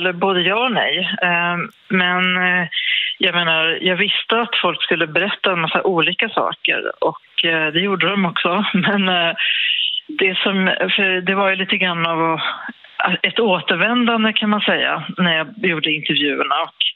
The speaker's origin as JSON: {"language": "Swedish", "town": "Osebol", "region": "Värmland", "country": "Sweden", "tie": "born or raised there", "said": "det är platsen där jag växte upp. Så Osebol är ju för alltid en del av mig."}